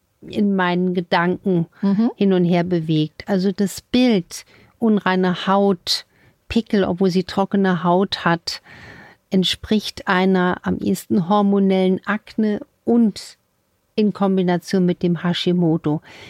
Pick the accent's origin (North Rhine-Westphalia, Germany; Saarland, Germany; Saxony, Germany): Saarland, Germany; So isst man das bei mir zu Hause, ne, in der Region, wo ich geboren bin, im Saarland.